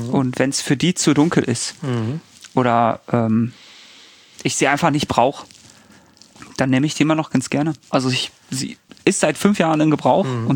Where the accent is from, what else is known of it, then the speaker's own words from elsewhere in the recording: Bochum, North Rhine-Westphalia, Germany; als Bochumer